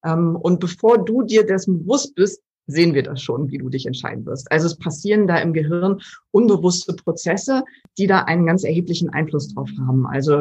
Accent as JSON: {"language": "German", "country": "Germany", "said": "Und wir haben dann festgestellt, Mensch, wir kommen ja beide aus Deutschland. So ein Zufall."}